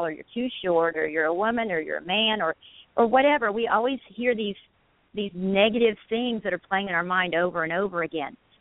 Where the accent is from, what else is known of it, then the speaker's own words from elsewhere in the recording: Oklahoma, United States; And I was from Oklahoma, and I was an ordinary woman.